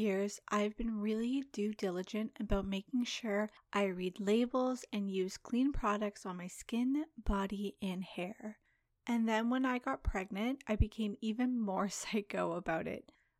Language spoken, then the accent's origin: English; Toronto, Ontario, Canada; I am from the Toronto area, and I realized that you guys had a studio after I moved provinces